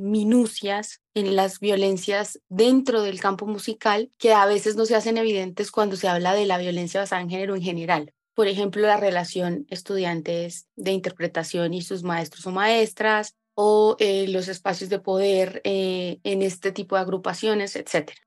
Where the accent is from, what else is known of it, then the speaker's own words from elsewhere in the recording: Sogamoso, Boyacá, Colombia; born there; now in Bogotá, Colombia; nací en Sogamoso, Boyacá, que es un sitio más bien alejado de la capital de Colombia donde vivo ahora. Vivo aquí en Bogotá hace 20 años.